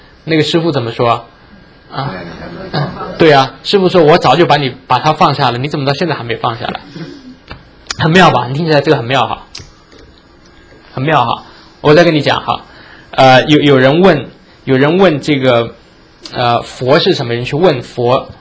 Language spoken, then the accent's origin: Chinese; China; now in United States; 我从中国那时候来美国读书的时候，这是我从那边带来的书。